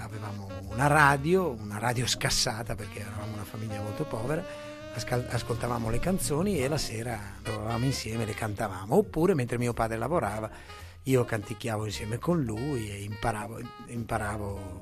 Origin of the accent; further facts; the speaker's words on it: Monghidoro, Emilia-Romagna, Italy; Devo cominciare per forza dal mio paese, da Monghidoro. È un piccolo paesino che è sulla Futa.